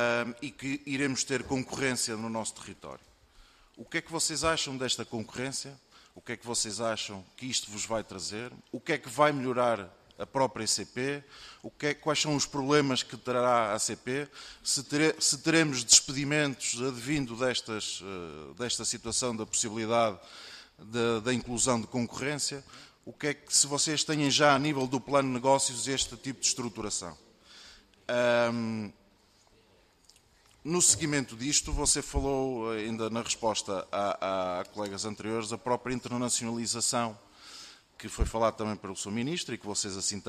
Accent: Braga, Norte, Portugal; eu falo por mim, eu sou de Braga

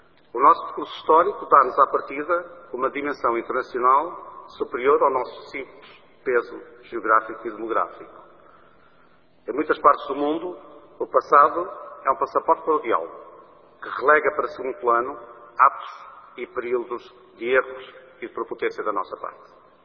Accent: Portugal; como português, tenho presente uma realidade.

